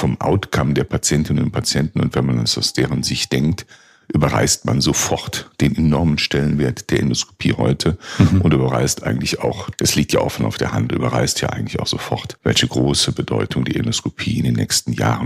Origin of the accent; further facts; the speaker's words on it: Mechernich, North Rhine-Westphalia, Germany; Ich komme gebürtig aus der Eifel, aus Mechernich in der Nordeifel. Da habe ich auch die ersten 18 Jahre meines Lebens verbracht.